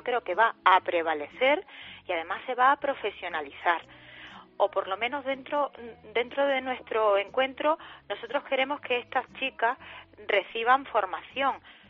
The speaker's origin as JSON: {"language": "Spanish", "town": "Seville", "region": "Andalusia", "country": "Spain", "said": "porque yo soy sevillana, pues he querido que este encuentro haga su arranque o su inicio desde mi ciudad, desde Sevilla."}